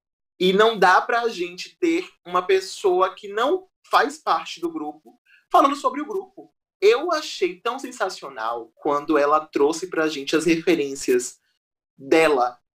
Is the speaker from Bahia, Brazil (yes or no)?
yes; Salvador, Bahia, Brazil; E aqui em Salvador eu carrego traços culturais que estão impregnados em minha fala, porque tem um sotaque específico.